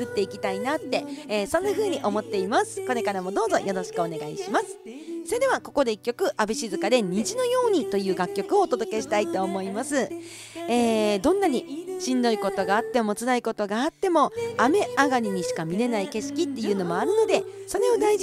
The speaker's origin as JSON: {"language": "Japanese", "region": "Hokkaido", "country": "Japan", "said": "例えば私はね北海道の出身ということで北海道弁方言ですごくたくさんあるんですが"}